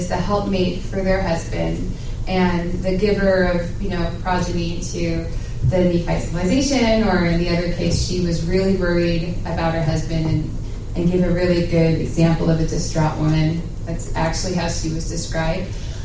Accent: Washington, United States; I'm from the Seattle area. I grew up in the Northwest.

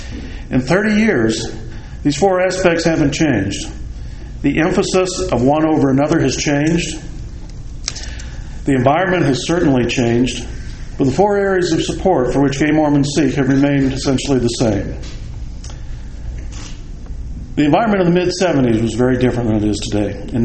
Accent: Silver Spring, Maryland, United States; I'm from Silver Spring, Maryland. I'm a convert to the church.

